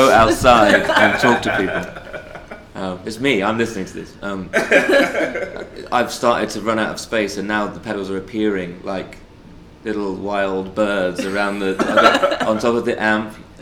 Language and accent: English; Southampton, South East England, United Kingdom; So yeah, we're from Southampton, and more and more, that's something that we've been more and more proud of, and our city is changing